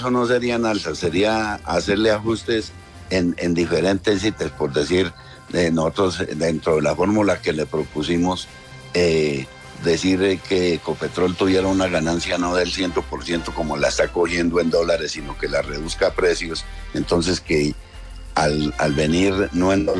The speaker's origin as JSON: {"language": "Spanish", "country": "Colombia", "said": "proveer también para nuestra subsistencia como colombianos, ya que producimos para Colombia."}